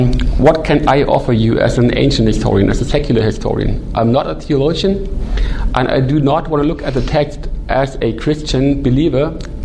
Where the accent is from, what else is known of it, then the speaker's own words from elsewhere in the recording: Germany; I'm from Germany.